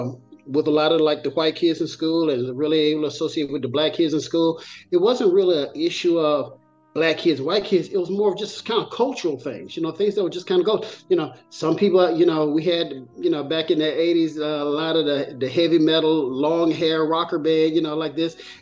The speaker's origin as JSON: {"language": "English", "town": "Pleasant Grove", "region": "Alabama", "country": "United States", "tie": "born or raised there", "also_born_or_lived": "Hueytown", "said": "actually went to Pleasant Grove. And I remember we used to go places and I would tell everybody I was from Hueytown because back then, Hueytown, at least in that little area of town, was the cool school, and Pleasant Grove was kind of like the little nerdy school."}